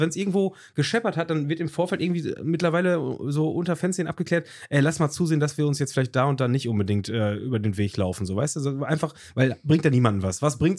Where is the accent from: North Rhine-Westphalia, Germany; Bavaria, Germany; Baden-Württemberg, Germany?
North Rhine-Westphalia, Germany; weil wir ja hier, wir sind ja schon in dem Ground-Bundesland hier aufgewachsen.